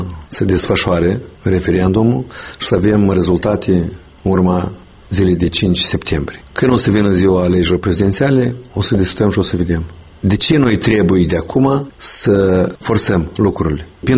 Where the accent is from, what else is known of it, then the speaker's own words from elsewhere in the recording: Moldova; dar noi suntem moldoveni.